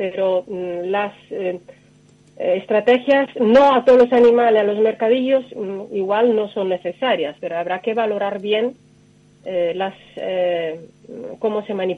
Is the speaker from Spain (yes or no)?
no; Italy; Yo soy italiana, he seguido el tema de la situación italiana desde el primer día.